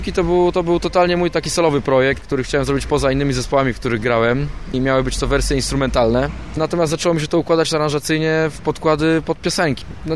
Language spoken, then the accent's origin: Polish; Poznań, Greater Poland Voivodeship, Poland; Tak, jesteśmy z Poznania, obydwaj.